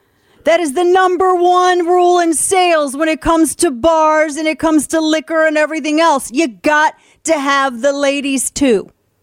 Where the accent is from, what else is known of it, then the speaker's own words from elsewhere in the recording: Missouri, United States; We're from Missouri. That stuff is in our constitution.